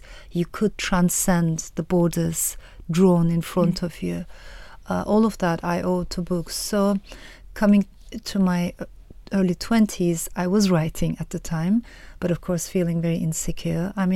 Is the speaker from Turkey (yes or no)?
yes; Turkey; also born or lived in France; I've always felt like the other growing up in Turkey, partly because of my own life circumstances, but also, of course, partly because of who I am and the system that I found myself in. I was born in France.